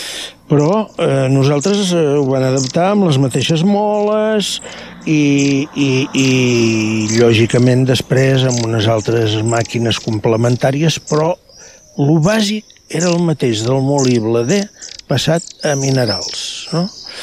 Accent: La Riera de Gaià, Catalonia, Spain; perquè jo sóc del molí de la Torre, que diuen, aquí a la Riera de Gaià, diuen del molí de la Torre

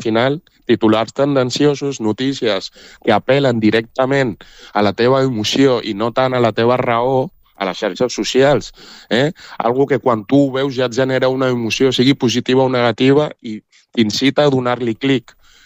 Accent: Catalonia, Spain; Jo he crescut en aquesta terra des dels 6 anys que vaig a l'escola, a places del meu poble.

